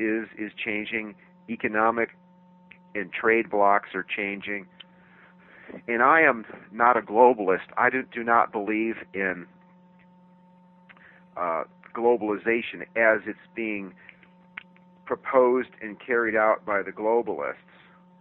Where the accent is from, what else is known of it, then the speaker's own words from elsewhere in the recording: United States; I am an American who actually knows world geography.